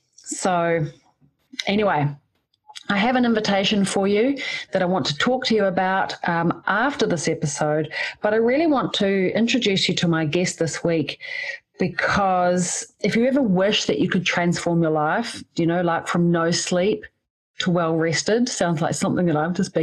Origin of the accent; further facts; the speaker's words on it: New Zealand; accent: Kiwi; my Kiwi accent